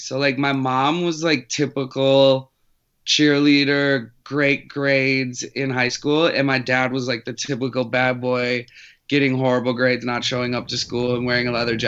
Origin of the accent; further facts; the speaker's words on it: Minnesota, United States; came from a small town where legitimately, like, growing up in Minnesota, like, fame and fortune is a very big dream.